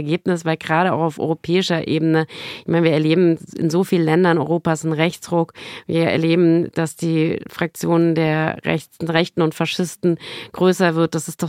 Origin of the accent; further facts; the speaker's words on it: Frankfurt, Hesse, Germany; In meiner Heimatstadt in Frankfurt ist gerade ein Kino, das jahrelang leer stand, ist jetzt gerade besetzt worden.